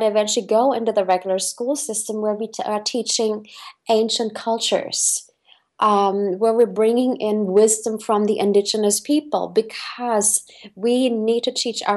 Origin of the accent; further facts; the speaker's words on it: Germany; I was raised in Germany, and Germany is really, really super conscious when it comes to trash.